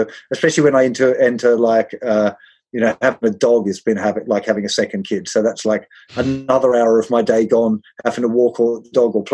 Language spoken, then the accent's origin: English; Tasmania, Australia; I grew up in Tasmania, really small town.